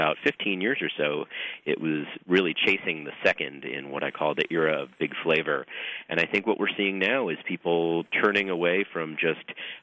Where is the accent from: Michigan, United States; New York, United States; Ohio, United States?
New York, United States; Well, I grew up in New York, and I grew up with, obviously, a fair amount of European wine, but also a fair amount of California wine.